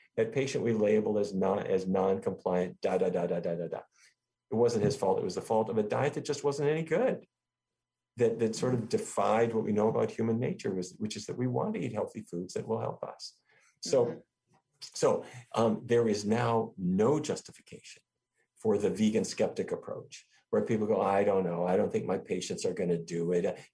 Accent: North Dakota, United States; In fact, I grew up in North Dakota, and my dad was the diabetes expert for Fargo.

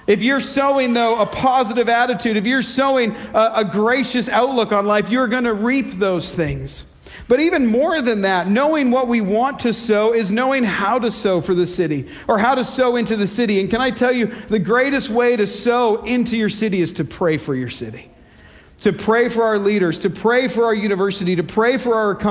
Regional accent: Canada; moved away; also born or lived in Australia; I didn't grow up on the beach. I grew up in Canada.

